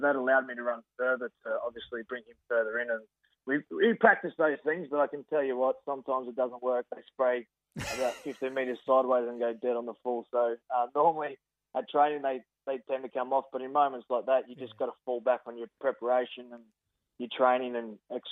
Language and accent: English; Runcorn, Queensland, Australia; and I grew up in Runcorn. And they're all 25 minutes south of Brisbane City.